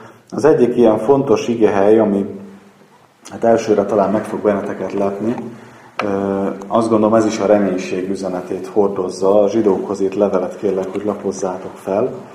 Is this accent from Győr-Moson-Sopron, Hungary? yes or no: no; Békés, Hungary; és Békés megyei származású vagyok, de ezen a környéken nem igazán vagyok ismerős, most vagyok itt először Újfehértón